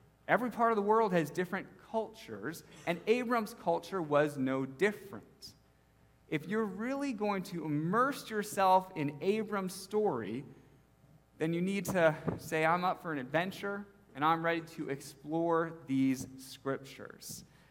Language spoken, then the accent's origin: English; Charlotte, North Carolina, United States; I said, well, I'm from Charlotte.